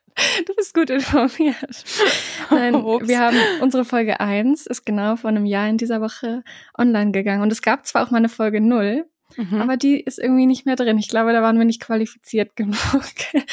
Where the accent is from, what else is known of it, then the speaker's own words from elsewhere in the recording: Duderstadt, Lower Saxony, Germany; Also bei uns zu Hause in Duderstadt war auch wunderschönes Wetter